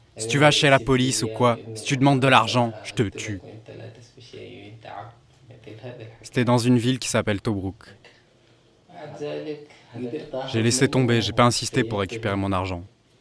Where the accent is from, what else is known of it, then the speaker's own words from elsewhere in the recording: Darfur, Sudan; Je viens du Darfour.